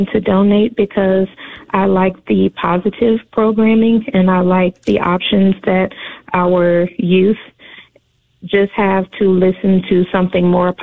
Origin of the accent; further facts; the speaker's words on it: Dallas, Texas, United States; Again, I am 40, a young mom, children 8, 10, and 14. And we are from North Dallas, and we attend church in the southern Dallas area.